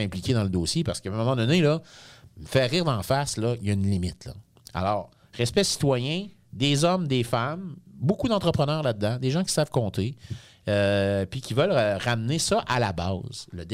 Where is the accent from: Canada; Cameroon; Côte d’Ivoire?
Canada; Quebec; born there; je suis né à la Côte-Gilmore.